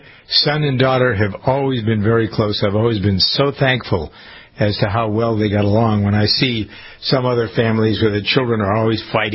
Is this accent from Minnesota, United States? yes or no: no; Framingham, Massachusetts, United States; We did that here in my hometown of Framingham.